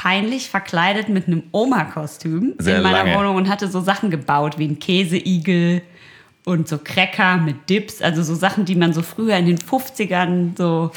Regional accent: North Rhine-Westphalia, Germany; Ich komme aus dem Ruhrgebiet, ich trinke Bier.

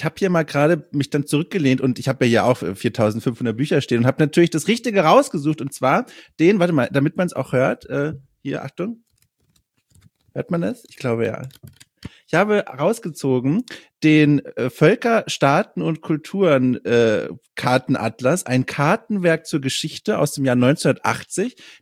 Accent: West Germany, Germany; Ach, da habe ich mich wieder als Wessi jetzt geoutet.

